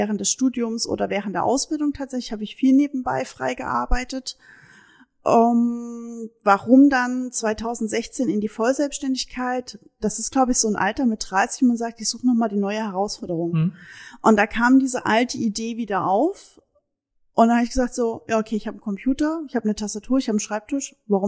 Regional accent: Saxony, Germany; also born or lived in Frankfurt / Münster / Coesfeld; now in Dülmen, Germany; ich bin Sachse, auch wenn man es nicht mehr so sehr hört, vielleicht hier und da noch ein bisschen. Und habe die Mentalität auch der Hessen kennengelernt, weil ich dort zwei Jahre gelebt habe

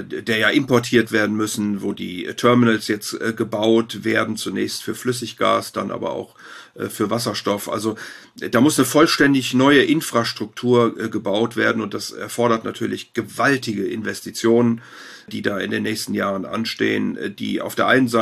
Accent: Rhineland, Germany; ich bin Rheinländer, habe vier Kinder, vier Enkel

